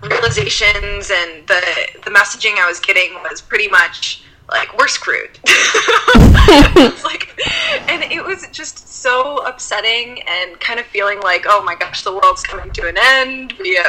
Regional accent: Michigan, United States; And going to those places and being like, oh, I'm from Michigan, and hearing people's responses.

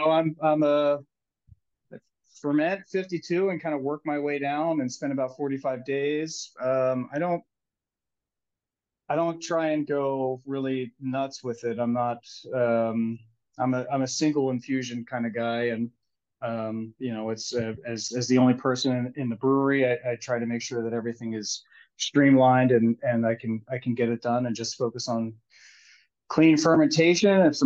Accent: Philadelphia, Pennsylvania, United States; now in Watkins Glen, United States; I'm a Philadelphia guy. I'm not from Watkins Glen, but you know, we're a 4-hour drive to New York City.

